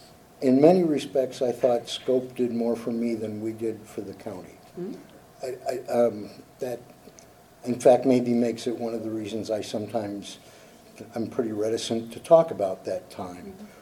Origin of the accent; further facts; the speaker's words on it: Iowa, United States; I come from a county which is a town and a state which is predominantly white. I come from Iowa